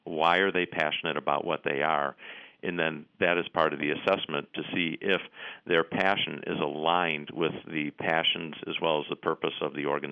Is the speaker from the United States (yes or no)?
yes; Chicago, Illinois, United States; I grew up just outside of Chicago. Of course, great Chicago Bull fan, a huge fan during the Michael Jordan era.